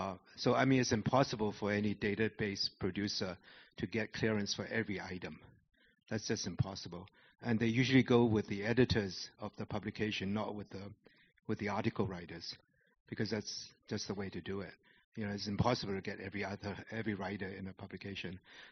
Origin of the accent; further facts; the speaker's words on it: Hong Kong; I come from Hong Kong originally.